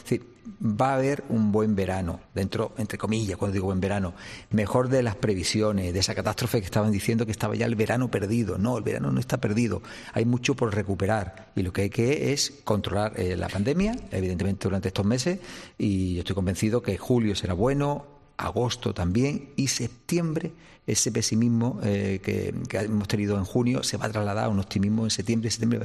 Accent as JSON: {"language": "Spanish", "town": "Málaga", "region": "Andalusia", "country": "Spain", "said": "los andaluces, los malagueños, los españoles"}